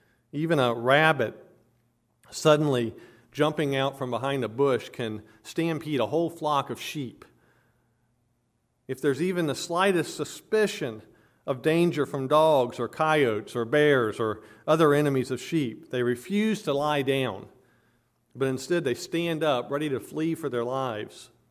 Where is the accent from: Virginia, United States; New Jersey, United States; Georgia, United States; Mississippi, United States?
Virginia, United States; there was some pasture land behind the house I grew up in Virginia